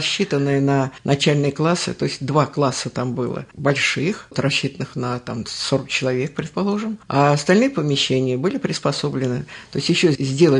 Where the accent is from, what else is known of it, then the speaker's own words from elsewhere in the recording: Igumnovo, Moscow Oblast, Russia; Нет, я родилась в Рязанской области. У меня мама оттуда. Жила там до 4 лет. Отец вернулся с войны и нас забрал. С собой. С 4 лет мы жили в Игумнове